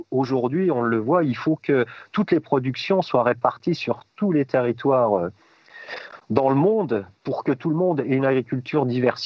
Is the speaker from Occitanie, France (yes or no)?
no; Centre-Val de Loire, France; comme là, chez nous, dans la Beauce, où on ne trouve que des céréales, qu'il n'y a plus un arbre